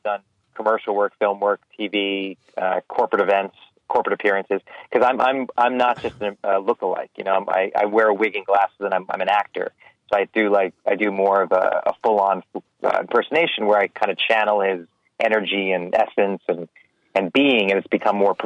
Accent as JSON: {"language": "English", "region": "New York", "country": "United States", "lives_now": "Los Angeles, United States", "said": "I'm from New York, though, but yeah."}